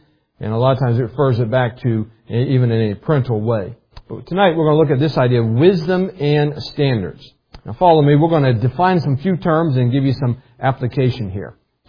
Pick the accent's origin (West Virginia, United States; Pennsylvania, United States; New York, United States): West Virginia, United States; Especially, you know, growing up in West Virginia, if you've been in West Virginia, you know they have a few.